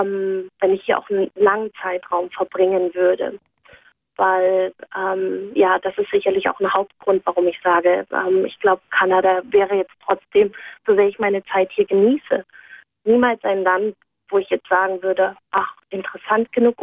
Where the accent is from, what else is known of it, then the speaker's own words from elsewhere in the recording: Germany; now in Canada; in der Hinsicht bin ich typischer Deutscher, dass ich da auch sehr zielstrebig bin und sehr gewillt bin, meine deutsche Kultur aufrechtzuerhalten.